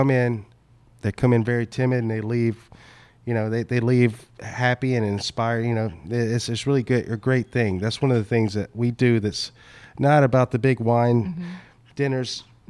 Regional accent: Mississippi, United States; And, you know, I grew up in Mississippi, about 2 hours north of New Orleans, but my parents always made me understand what it was like to sit in a nice restaurant.

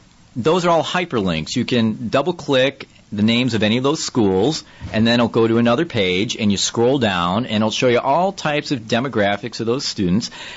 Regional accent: Midwest, United States; I'm from the Midwest originally, and I transplanted to California

